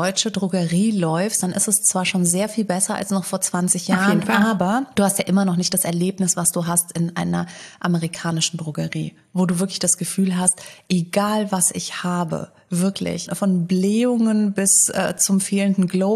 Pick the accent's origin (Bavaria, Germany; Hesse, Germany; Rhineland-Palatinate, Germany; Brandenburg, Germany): Hesse, Germany; Frankfurt; Da gab es das Kaufhaus Zinner bei uns in Rödelheim. Jetzt gibt's eine Anekdote, Leute. Und da war … immer in der Kosmetikabteilung.